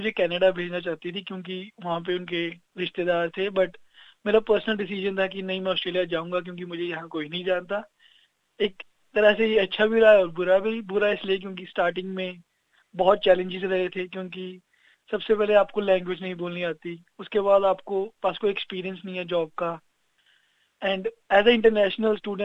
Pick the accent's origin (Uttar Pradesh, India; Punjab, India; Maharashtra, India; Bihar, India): Punjab, India; Patiala; moved away as an adult; मैं भारत में पंजाब से हूँ, पंजाब पटियाला से